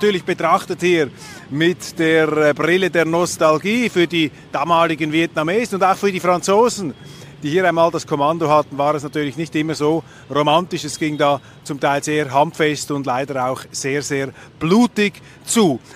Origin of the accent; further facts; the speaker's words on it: Switzerland; für mich jetzt als Schweizer